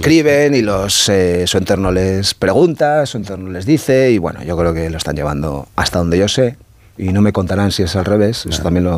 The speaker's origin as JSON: {"language": "Spanish", "region": "Basque Country", "country": "Spain", "said": "Bueno, yo cuento esto con naturalidad, insisto, aún siendo vasco, porque no hace falta ser vasco para tener pudor en contar estas cosas"}